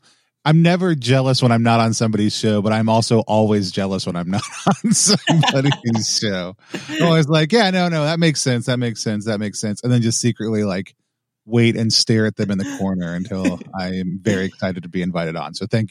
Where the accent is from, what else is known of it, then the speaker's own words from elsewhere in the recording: Texas, United States; Yeah, I grew up in the American South, specifically Texas, not in the Satanic Panic, but on the tail end of the Satanic Panic